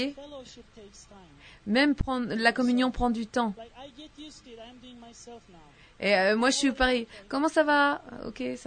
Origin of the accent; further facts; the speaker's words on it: Istanbul, Turkey; Vous savez que je suis turque d'Istanbul.